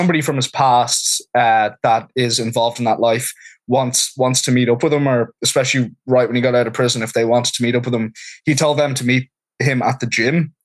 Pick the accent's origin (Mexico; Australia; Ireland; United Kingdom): Ireland; Dublin, Leinster; moved away as an adult; also born or lived in Boston; now in Los Angeles, United States; I'm from Dublin. I'm from Finglas. And I've lived in the US now for about 9 years. Overall, I lived in Boston for 5, and I've been in LA for 3.5, nearly 4 years now.